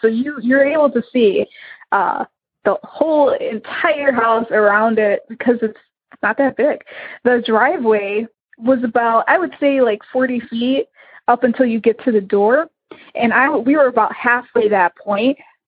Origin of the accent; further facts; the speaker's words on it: Illinois, United States; I am from Illinois.